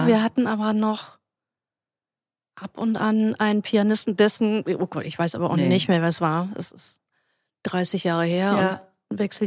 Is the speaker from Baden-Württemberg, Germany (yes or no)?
no; Nuremberg, Bavaria, Germany; ich bin in Nürnberg aufgewachsen